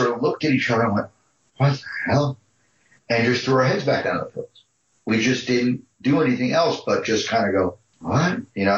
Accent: Long Island, New York, United States; I grew up on Long Island, but my father, you know, since I was a child, had a weekend place way upstate New York

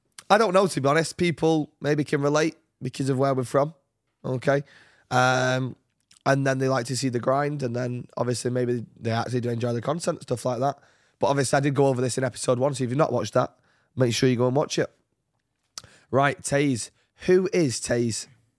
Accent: United Kingdom; I'm British

